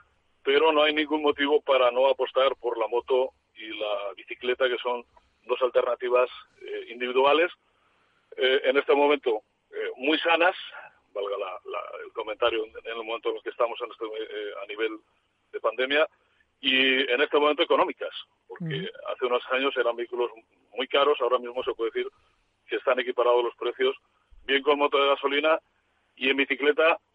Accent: Zaragoza, Aragon, Spain; Como natural de aquí, sabes que aquí estamos todos un poco locos.

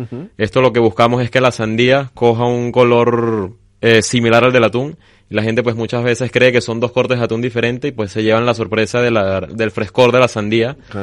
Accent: Venezuela; de vivir ya en diferentes países y trabajar en diferentes países y concuerdo con Diego, la cocina española, yo siendo venezolano y de orígenes portugueses

